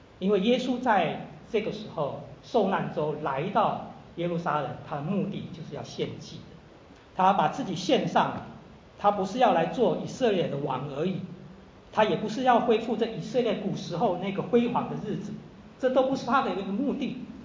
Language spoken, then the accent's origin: Chinese; China; 因为我们中国人被欺侮了好几百年，上百年，哈，上百年，对不对？